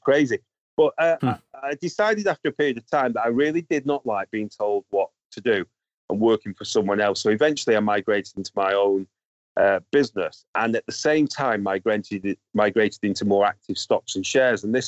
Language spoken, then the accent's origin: English; Manchester, North West England, United Kingdom; born there; But I was born in Manchester, in just East Manchester, and for those up there in the north, between in a place called Gorton. And I was born into a quite a strict evangelical Christian family.